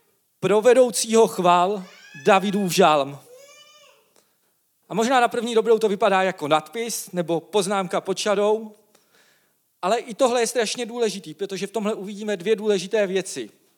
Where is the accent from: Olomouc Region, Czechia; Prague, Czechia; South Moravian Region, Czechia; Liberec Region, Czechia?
Olomouc Region, Czechia; Vikýřovice; a jsem tady jeden ze starších, z vedoucích tady na kostele a přistěhoval jsem se pár let zpátky, jsem ze Šumperka, z Vikýřovic